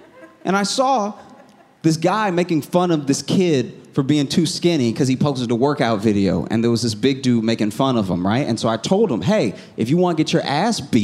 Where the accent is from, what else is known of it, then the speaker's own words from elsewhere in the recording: the South, United States; I was raised in the South, right? So I was raised to be polite